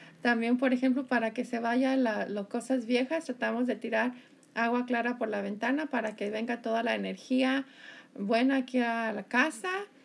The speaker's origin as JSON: {"language": "Spanish", "town": "Guadalajara", "region": "Jalisco", "country": "Mexico", "also_born_or_lived": "Saltillo", "lives_now": "United States", "said": "Okay, yo vengo de Guadalajara, Jalisco, México."}